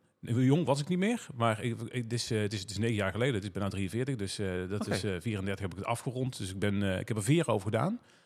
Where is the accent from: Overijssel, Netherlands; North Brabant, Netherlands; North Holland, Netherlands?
North Brabant, Netherlands; Riel; 43 ben ik. Ik kom uit Riel, dat is in Brabant. Ergens een klein dorpje buiten Tilburg. En daar woon ik in het buitengebied. Een mooie woonboerderij.